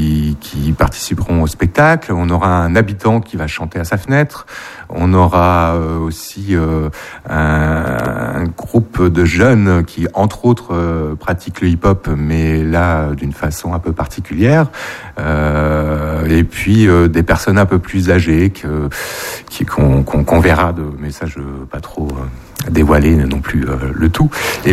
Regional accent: Lille, Hauts-de-France, France; moi, je ne suis pas arnésien, je viens de Lille

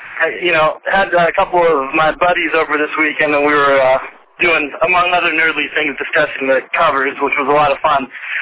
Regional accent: Phoenix, Arizona, United States; I'm from Phoenix, Arizona.

